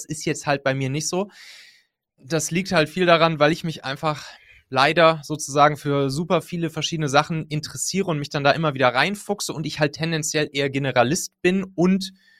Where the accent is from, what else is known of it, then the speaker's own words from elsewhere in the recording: Much, North Rhine-Westphalia, Germany; In der Nähe von Siegburg, das ist so zwischen Köln und Bonn, da dann ja, auf dem Lande.